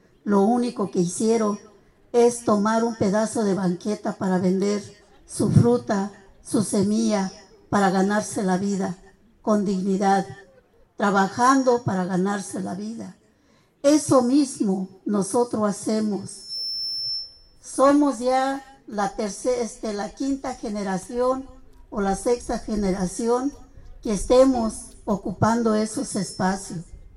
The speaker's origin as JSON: {"language": "Spanish", "region": "State of Mexico", "country": "Mexico", "lives_now": "Mexico City, Mexico", "said": "Yo también soy indígena, hablo la lengua mazahua, vengo del Estado de México y resido en la Ciudad de México."}